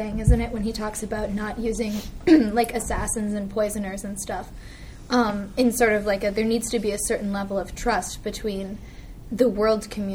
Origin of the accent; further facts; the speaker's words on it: St. Paul, Minnesota, United States; I'm from St. Paul, Minnesota.